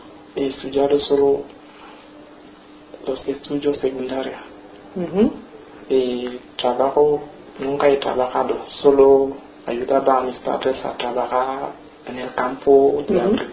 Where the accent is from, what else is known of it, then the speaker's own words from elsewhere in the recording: Cameroon; now in Spain; es que en mi país pensaba que un cocinero trabaja de la mañana hasta la tarde